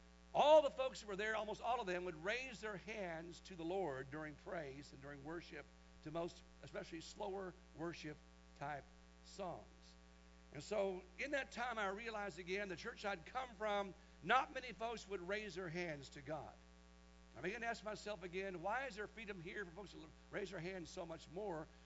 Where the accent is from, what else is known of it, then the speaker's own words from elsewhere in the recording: Kansas, United States; the church I was raised in back in Kansas was a full gospel, spirit-filled church, but very, very conservative